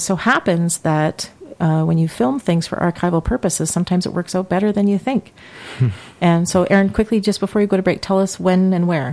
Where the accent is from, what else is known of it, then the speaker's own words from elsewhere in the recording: Toronto, Ontario, Canada; until I moved out west, because I grew up in Toronto, I had never met a First Nations person. In my school in Toronto, it was there was a lot of Jamaicans because that was kind of our area